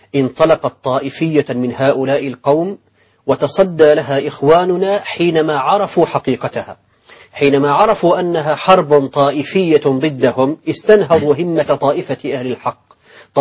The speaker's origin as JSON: {"language": "Arabic", "country": "Syria", "said": "عندنا في سوريا أخي الكريم"}